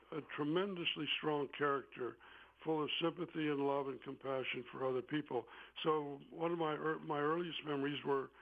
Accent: Racine, Wisconsin, United States; it was the town it was. You know, it was a factory town, and it was full of noises and sounds and smells, and it was very simple. We were all rather poor

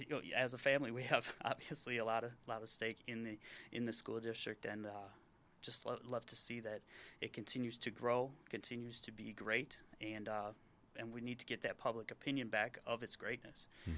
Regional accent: Racine, Wisconsin, United States; I'm from Racine. I was born in Racine. I attended public schools my entire life in Racine

